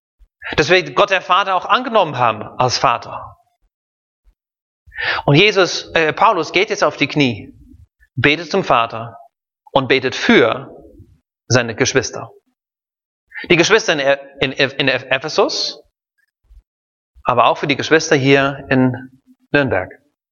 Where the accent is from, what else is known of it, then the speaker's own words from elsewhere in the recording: Netherlands; Ich bin in Holland groß geworden